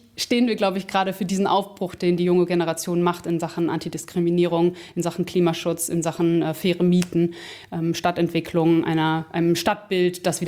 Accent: Bielefeld, North Rhine-Westphalia, Germany; Aus dem wunderschönen Bielefeld.

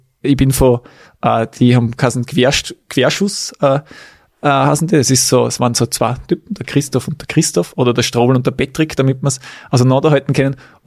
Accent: Weiz, Styria, Austria; Wir waren zum Beispiel in Weiz, in meiner Heimat

